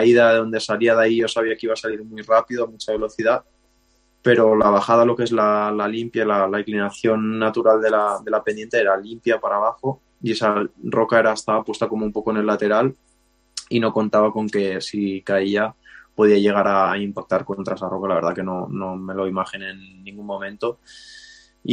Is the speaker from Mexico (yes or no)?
no; Aran Valley, Catalonia, Spain; que es la que mejor nos va aquí al Valle de Arán, que es de donde soy y es donde más nieve entra